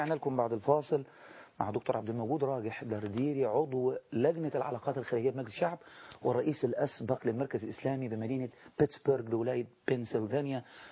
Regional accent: Egypt

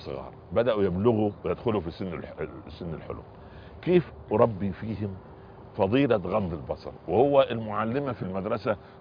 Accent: Upper Egypt, Egypt; أنا جيت من الصعيد مولانا إلى القاهرة ولقيت الملابس القصيرة

